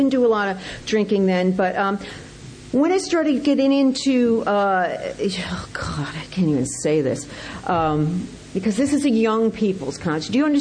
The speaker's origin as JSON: {"language": "English", "region": "Rhode Island", "country": "United States", "tie": "born or raised there", "said": "But I grew up in Rhode Island, from Irish, Polish, English, Roman Catholic family"}